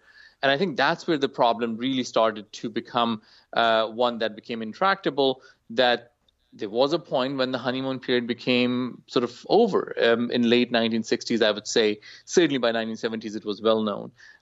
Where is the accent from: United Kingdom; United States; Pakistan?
Pakistan; I grew up in Pakistan myself